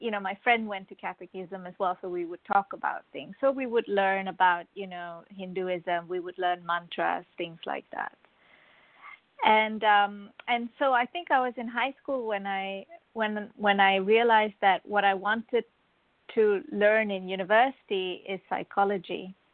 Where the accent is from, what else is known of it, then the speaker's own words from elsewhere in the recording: Malaysia; basically I grew up in Malaysia, and I also grew up a Hindu.